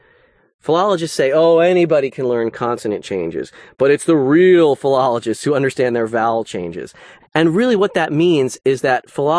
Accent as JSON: {"language": "English", "region": "New Jersey", "country": "United States", "said": "That was great, because I'm from New Jersey, and where we say, if I was you, frequently in informal speech"}